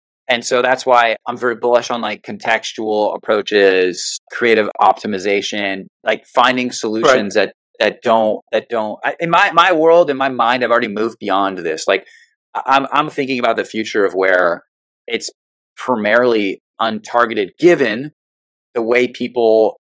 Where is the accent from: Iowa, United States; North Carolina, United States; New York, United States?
New York, United States; New York City; So I'm from New York City. I grew up in Manhattan, and I went to an art high school.